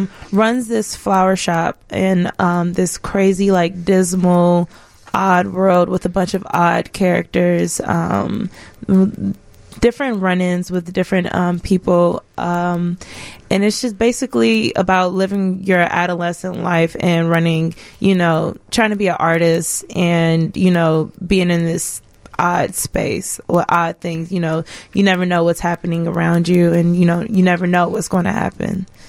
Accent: Chicago, Illinois, United States; I'm from Chatham.

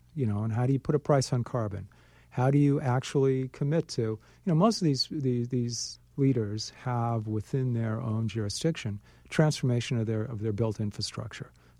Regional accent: Midwest, United States; I love I'm a Midwesterner. I love being in the center of the country

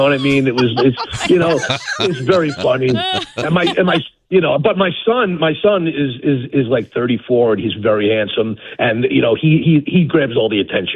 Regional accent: New York, United States; accent: New York; I am from New York, so I have a little bit of the same accent that he has

